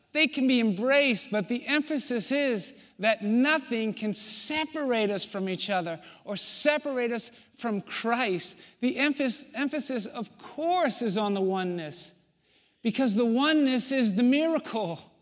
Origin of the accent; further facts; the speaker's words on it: United States; part of my heritage as an American white male has been that there has been a focus, an emphasis on how we are different, and it's led to separation.